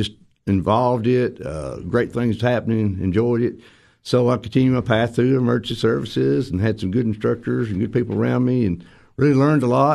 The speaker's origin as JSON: {"language": "English", "town": "Cookeville", "region": "Tennessee", "country": "United States", "said": "No, I'm not. I'm originally from Cookeville."}